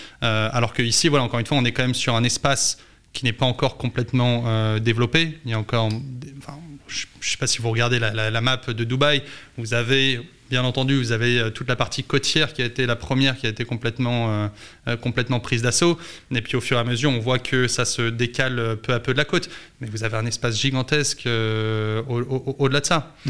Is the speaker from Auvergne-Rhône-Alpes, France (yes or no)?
no; Paris, Île-de-France, France; moi je suis de Paris